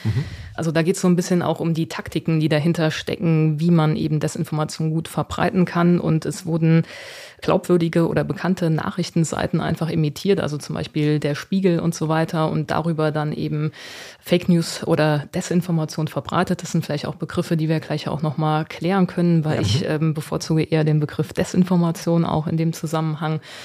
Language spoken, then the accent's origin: German; Trier, Rhineland-Palatinate, Germany; accent: Trier area; bei Hessisch hätte ich wahrscheinlich noch meinen Akzent aus der Trierer Gegend mit einbringen müssen